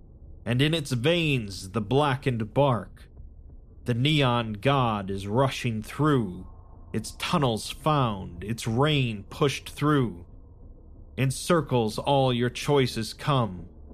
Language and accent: English; London, United Kingdom; I grew up in London, huge city, a vast metropolis.